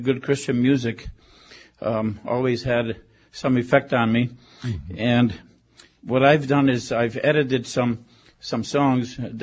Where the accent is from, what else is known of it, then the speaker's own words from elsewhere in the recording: Milwaukee, Wisconsin, United States; I'm from Milwaukee, Wisconsin.